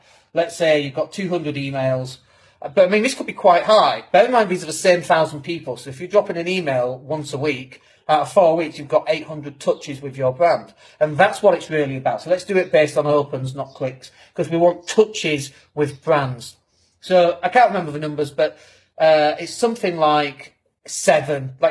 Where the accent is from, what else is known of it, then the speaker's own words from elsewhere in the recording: Leeds, Yorkshire and the Humber, United Kingdom; We just want to also build up people's awareness that we exist in Leeds, because it's my hometown and so on anyway.